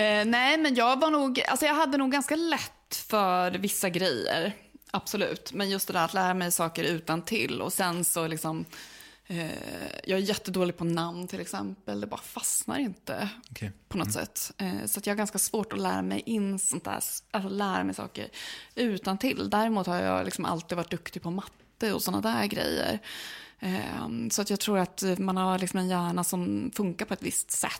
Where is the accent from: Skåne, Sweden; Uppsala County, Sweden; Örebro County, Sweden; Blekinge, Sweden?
Uppsala County, Sweden; Uppsala; Men jag menar, det är min hemstad liksom.